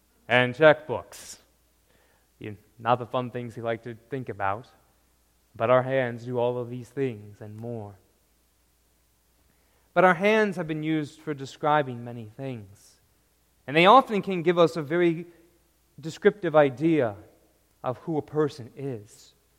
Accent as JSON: {"language": "English", "region": "Michigan", "country": "United States", "tie": "born or raised there", "said": "Or feeling for me growing up in Michigan, that first cold snow in your hands."}